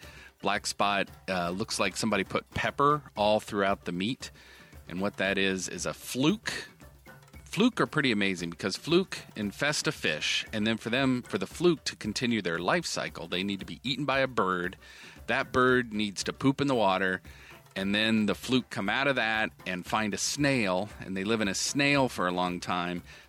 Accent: Indiana, United States; The status of the rock bass, which we would call goggle eye growing up in Indiana.

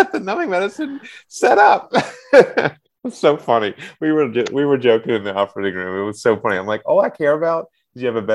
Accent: Alabama, United States; Now that's a little weird growing up in Alabama, but my uncle was a Celtics fan and there was not much professional basketball in Alabama.

